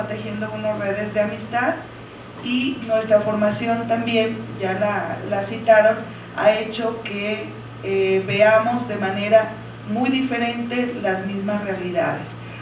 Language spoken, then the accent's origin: Spanish; Zamora, Michoacán, Mexico; also born or lived in Mexico City; Zamora, aunque soy nacida aquí en el Distrito Federal, solo mi acta lo atestigua, mi ombligo también, por acá se quedó, pero toda mi forma de ser, pensar, mi cultura, mi familia se encuentran en Zamora.